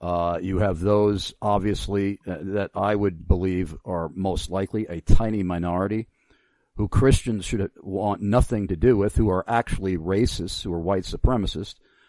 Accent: New York, United States; Yeah, I'm from Long Island, New York, and there were quite a number of towns that still have Native American names.

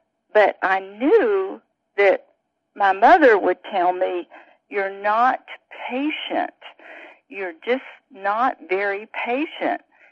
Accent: the South, United States; I grew up in the South. You can probably tell.

